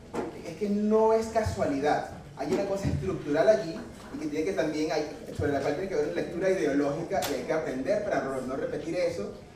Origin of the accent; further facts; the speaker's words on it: Venezuela; soy venezolano.